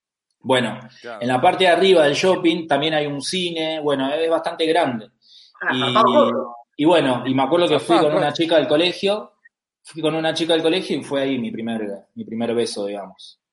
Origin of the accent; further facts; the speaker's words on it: Temperley, Buenos Aires Province, Argentina; Yo soy de Temperley y en Temperley lo que hay es la cancha de Temperley y un coto gigante.